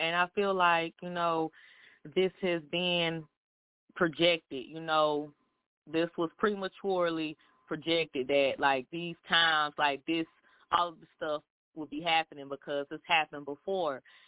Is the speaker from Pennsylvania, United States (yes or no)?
no; Winston-Salem, North Carolina, United States; now I'm from East Winston. I haven't stayed here